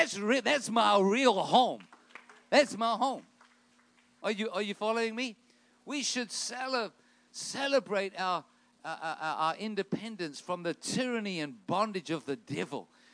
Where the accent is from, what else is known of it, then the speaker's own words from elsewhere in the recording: Detroit, Michigan, United States; born there; also born or lived in South Africa; I was born in Detroit in, 1964. We moved to South Africa. The Lord called me back here in 1999, and I love America. It's the land of my birth